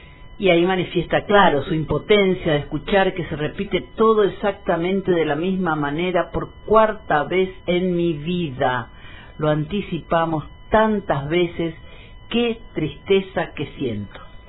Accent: Argentina; Para seguir claudicando como argentinos y argentinas

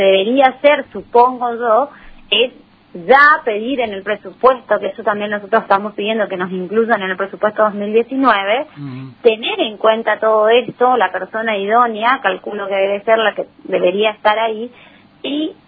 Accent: Argentina; creo que acá como argentinos, que algo está erradicado

